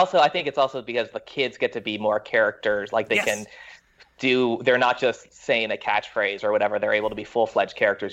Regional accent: Florida, United States; born there; Like, I mean, I was born in Florida, so you'd go to Disney once a year.

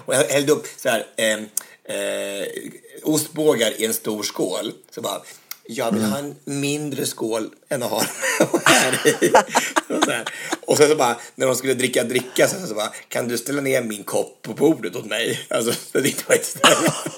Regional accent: Örebro County, Sweden; Jag är från Närke också

